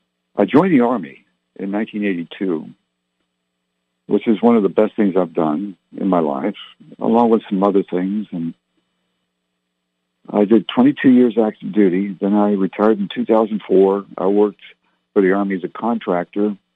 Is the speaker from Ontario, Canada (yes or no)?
yes; Barrie, Ontario, Canada; born there; I'll be 69 in August, and I was born in Barrie, Ontario, Canada. My parents were English, and I've been around the world, therefore.